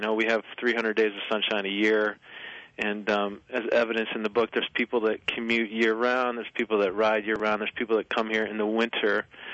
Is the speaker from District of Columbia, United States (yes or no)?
no; Vancouver, Washington, United States; Well, I hail from a small town called Vancouver, Washington, which is across the river from Portland, Oregon.